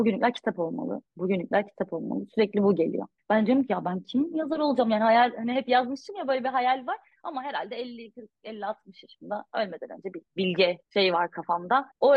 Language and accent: Turkish; Istanbul, Turkey; Ben İstanbul'da bir apartman dairesinde büyüdüm. Annem dışarı çıkmamıza bile izin vermezdi. Çok tehlikeli bir yerde. Ok meydanında büyüdüm ben yani.